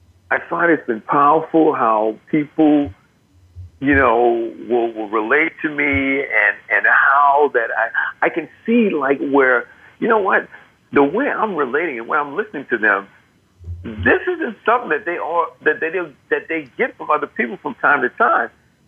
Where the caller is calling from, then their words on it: New York City, New York, United States; I'm calling in from New York, New York.